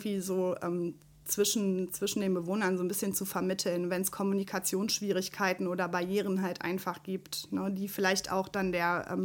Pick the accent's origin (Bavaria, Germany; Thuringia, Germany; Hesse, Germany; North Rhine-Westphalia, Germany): North Rhine-Westphalia, Germany; Korschenbroich; Ich bin aus Korschenbruch. Das ist ja nicht allzu weit weg. Und ich bin hier in Wifflinghofen durch einen Zufall gelandet.